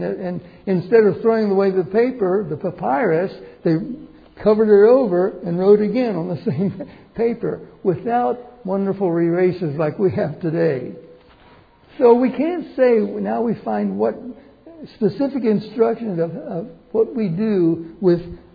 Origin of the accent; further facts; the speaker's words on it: Pennsylvania, United States; I grew up in Pennsylvania, by the way, in coal mine country. And many of my uncles were coal miners